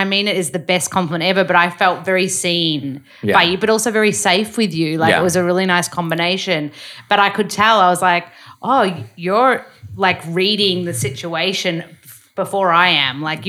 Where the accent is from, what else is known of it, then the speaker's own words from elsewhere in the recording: Melbourne, Victoria, Australia; So, okay, so you've done Sydney, done Melbs, which is my hometown.